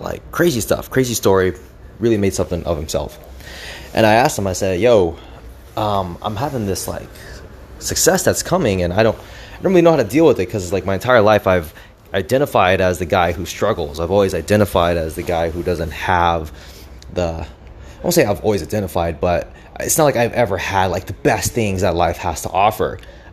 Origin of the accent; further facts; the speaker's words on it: United States; born there; I was born in the United States, so it's easy for me to travel.